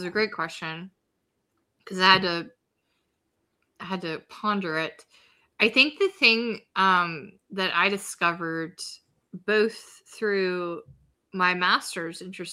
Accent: Georgia, United States; And also I grew up in Georgia, so there wasn't really a whole bunch of diversity there.

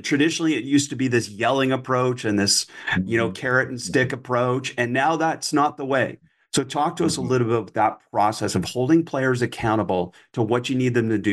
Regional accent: Canada; Absolutely. And I'm Canadian.

